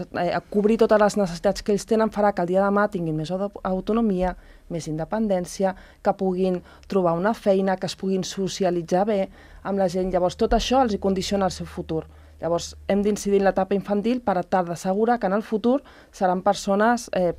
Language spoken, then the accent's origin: Catalan; Sant Cugat, Catalonia, Spain; Bueno, jo sóc de Sant Cugat, porto 9 anys vivint aquí.